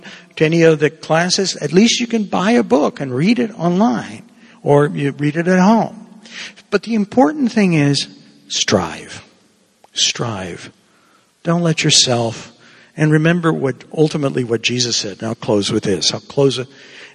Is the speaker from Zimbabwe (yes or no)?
no; Cuba; first language Spanish; English is a second language; Well, I didn't grow up in Spanish. I grew up in Cuba speaking Spanish.